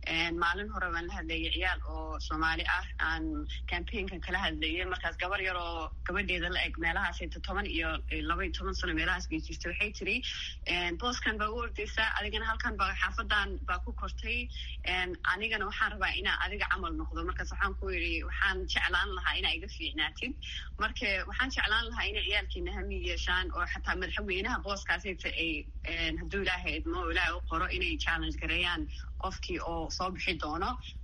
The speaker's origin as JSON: {"language": "Somali", "country": "United States", "tie": "born or raised there", "said": "Annaka Maraykan baan deganahay, Maraykan baan joognay 23 sano, halkan baan wax ku bartay, halkan baan ku koray"}